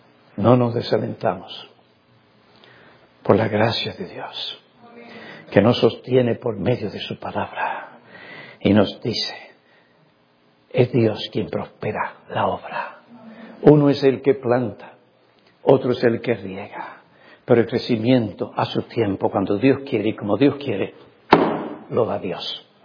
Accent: New York, United States; born there; Yo nací en Nueva York

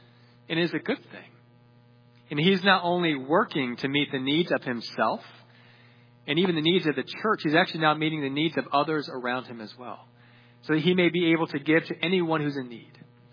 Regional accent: Peru; Growing up in Peru

